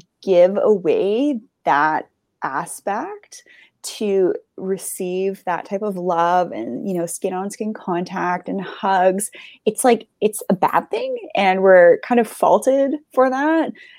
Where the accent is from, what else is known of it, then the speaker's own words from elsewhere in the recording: Canada; And, I as Canadian, I can't just move to the U.S. to Hawaii either.